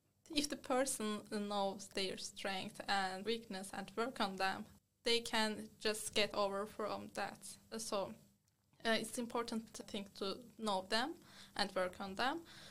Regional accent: Mediterranean Region, Turkey; I grew up in Mediterranean region in Turkey, so the temperature is very high there.

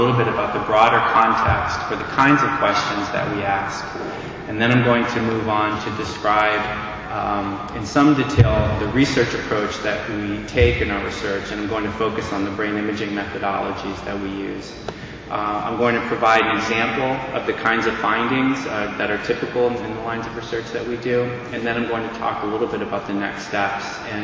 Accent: Pittsburgh, Pennsylvania, United States; And I'm being from Pittsburgh

